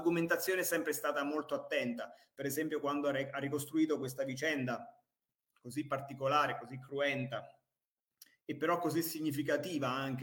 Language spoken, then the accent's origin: Italian; Celano, Abruzzo, Italy; si parla di Celano, il mio paese